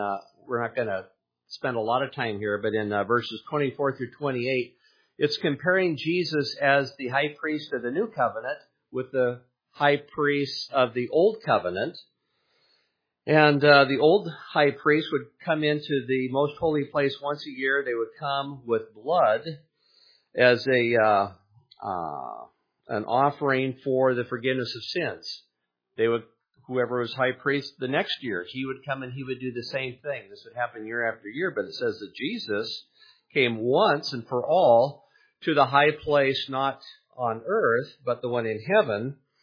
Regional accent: Poulsbo, Washington, United States; the Lutheran Church where I grew up in Paulsbo

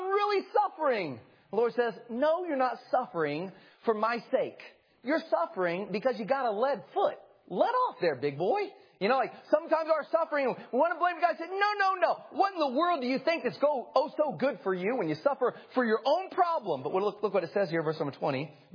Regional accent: Midwest, United States; I grew up in the Midwest and it would get winter.

